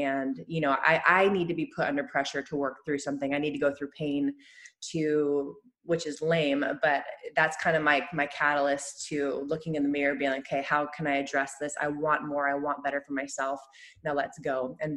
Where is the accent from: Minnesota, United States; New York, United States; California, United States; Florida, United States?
California, United States; Growing up near Santa Cruz and NorCal, I would just consciously avoid beach volleyball